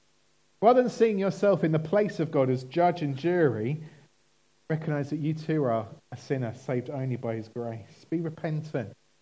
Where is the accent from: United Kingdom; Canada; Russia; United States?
United Kingdom; Now, as British people, we have a problem with this picture